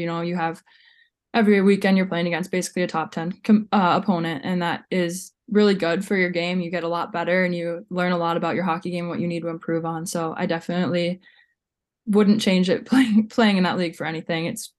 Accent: Minnesota, United States; But yeah, growing up in Minnesota, I am so grateful I was born here and got to play hockey in the state of hockey.

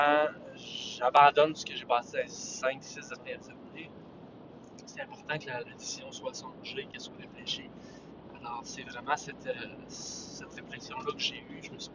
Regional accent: Quebec City, Quebec, Canada; Les gens qui sont de Montréal, moi je suis de Québec.

